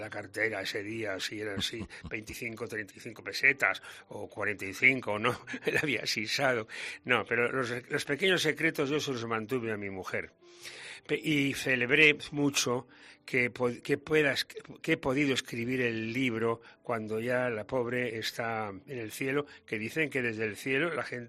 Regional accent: Spain; Recorrer América, presumo, como todo español, que antes se tenía gala el haber estado en América.

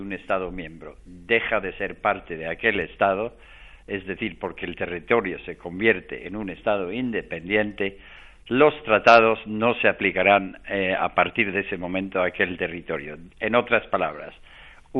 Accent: Wales, United Kingdom; Spanish is a second language; yo soy galés, hablo el idioma nuestro, nosotros también tenemos un partido separatista en mi país

